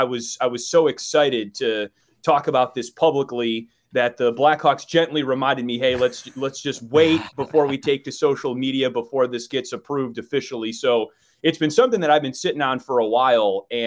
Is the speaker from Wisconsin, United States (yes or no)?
yes; Wisconsin, United States; I grew up in Wisconsin. That's hardcore even by my standards.